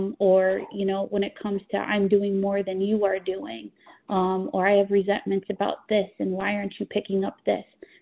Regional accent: Connecticut, United States; I'm from Connecticut.

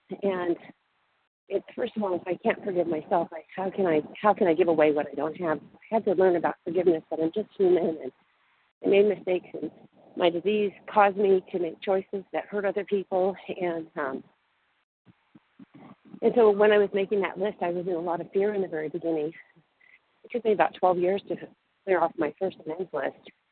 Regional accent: Newport Beach, California, United States; I'm from Newport Beach, California.

